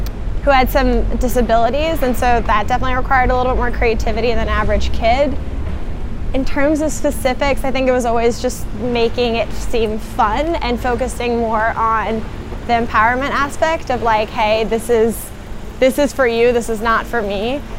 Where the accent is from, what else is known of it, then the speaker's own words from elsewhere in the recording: California, United States; born there; I was born in North Carolina. No, not North Carolina. I was born in Northern California.